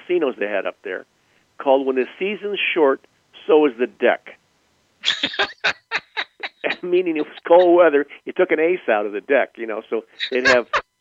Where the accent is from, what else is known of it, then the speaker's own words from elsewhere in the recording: Burbank, California, United States; When growing up in Burbank, my father had a friend.